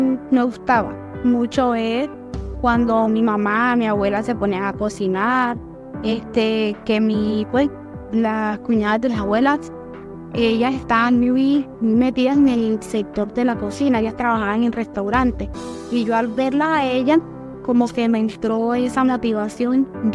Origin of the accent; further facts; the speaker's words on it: Montería, Córdoba, Colombia; soy de Montería, Córdoba.